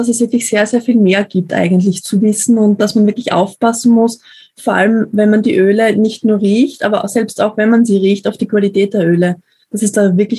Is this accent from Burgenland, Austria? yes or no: no; Styria, Austria; Also, ich bin 40 Jahre alt, habe eine 6-jährige Tochter, bin verheiratet und wohne in einem kleinen Ort in der Steiermark in Österreich. Hört man natürlich auch im Dialekt ein bisschen.